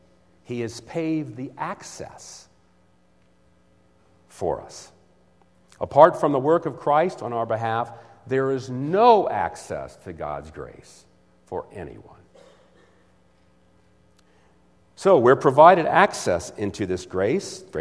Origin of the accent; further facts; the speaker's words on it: Washington, D.C. area, United States; And in my hometown, just outside Washington, D.C., we had a team that was known as the Washington Senators.